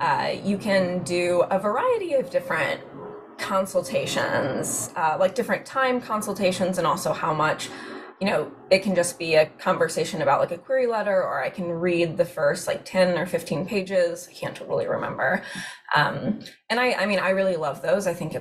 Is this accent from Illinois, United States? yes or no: yes; Chicago, Illinois, United States; born there; I was born in Chicago, but they are from Alabama and Georgia.